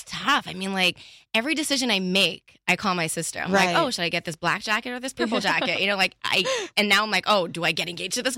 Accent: Canada; I'm Canadian and I'm no longer engaged.

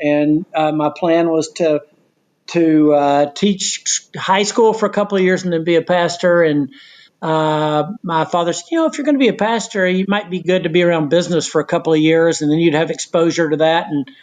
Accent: Knoxville, Tennessee, United States; I'm from Knoxville, Tennessee.

